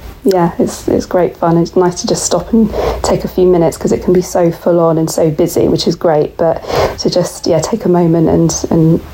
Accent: United Kingdom

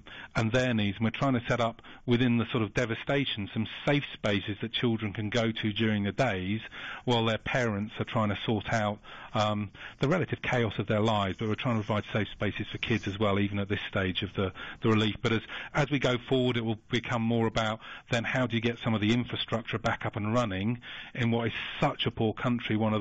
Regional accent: Cambridge, East of England, United Kingdom; And I grew up around Cambridge. I went to Newnham Croft, then Parkside, then Hills Road. And I still live around Cambridge.

